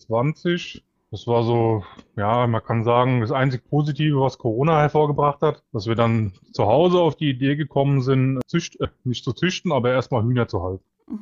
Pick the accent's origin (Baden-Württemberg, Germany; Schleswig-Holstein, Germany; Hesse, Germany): Hesse, Germany; Babenhausen; Ja, ich komme aus Babenhausen in Hessen. Das ist so ungefähr 40 Minuten von Frankfurt am Main entfernt. Eigentlich direkt an der Grenze zu Bayern.